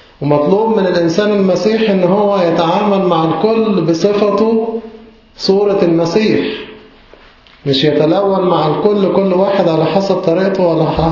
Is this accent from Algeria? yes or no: no; Egypt; وإحنا للأسف كمصريين ما تربيناش عليها